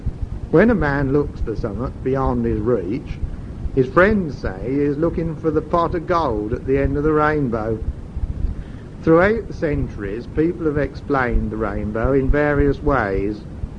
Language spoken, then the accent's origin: English; Rushden, East Midlands, United Kingdom; I grew up in Rushden in Northamptonshire in England. It's a small town, about 70 miles northeast of London